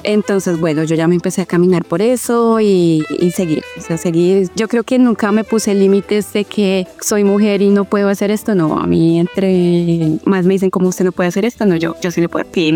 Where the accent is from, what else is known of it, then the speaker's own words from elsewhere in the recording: Fusagasugá, Cundinamarca, Colombia; yo soy de una ciudad cerca de Bogotá, de Fusagasugá